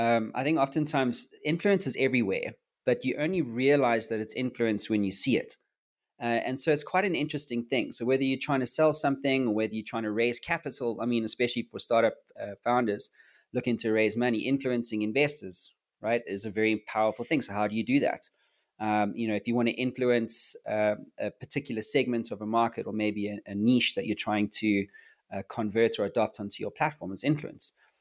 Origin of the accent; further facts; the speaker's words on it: South Africa; now in United States; I'm from South Africa and obviously based in the US.